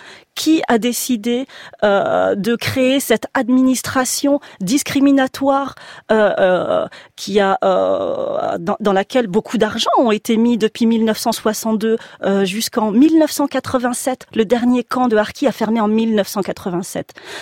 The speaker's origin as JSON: {"language": "French", "country": "France", "said": "je suis née, j'ai 45 ans, je suis française, je suis née derrière des barbelés."}